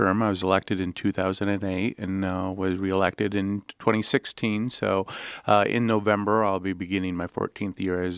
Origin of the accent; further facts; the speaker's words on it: Ionia, Michigan, United States; Originally, I grew up in Ionia.